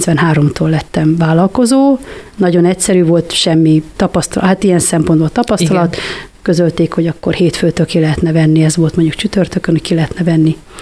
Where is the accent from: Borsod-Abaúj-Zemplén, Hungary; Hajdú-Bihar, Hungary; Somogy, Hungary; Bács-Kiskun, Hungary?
Bács-Kiskun, Hungary; Kiskunhalas; born there; Én szintén Kiskunhalason születtem, 1964 11. hóba.